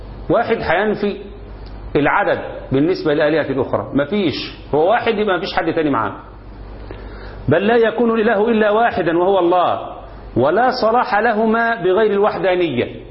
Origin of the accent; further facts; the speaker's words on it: Egypt; عندنا في مصر